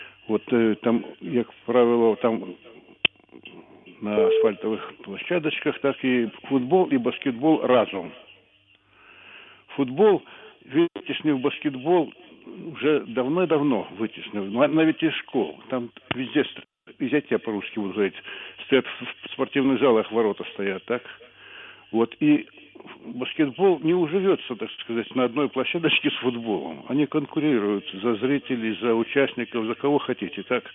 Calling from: Kyiv, Ukraine; Я з Києва.

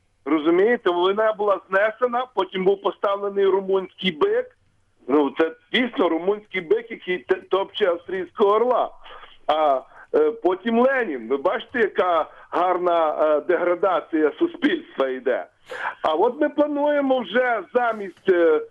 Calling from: Chernivtsi, Chernivtsi Oblast, Ukraine; Я з Чернівців

